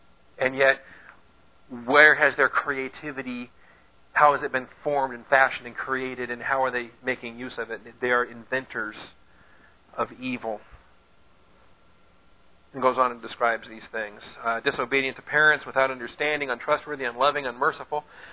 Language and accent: English; Seattle, Washington, United States; But I grew up in Seattle in the Green River Killer.